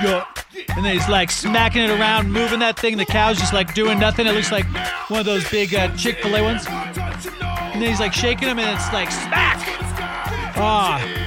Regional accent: Boulder, Colorado, United States; old enough to be going to games with friends in other cities other than my hometown of Boulder

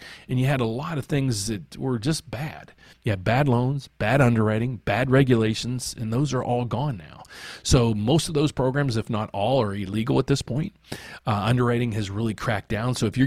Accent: West Virginia, United States; moved away as an adult; now in Chicago, United States; I grew up in West Virginia. This is my summarized version. I have a degree in economics from West Virginia University. I moved to Chicago 37, 38 years ago because I wanted to get into the stock market, the Board of Trade.

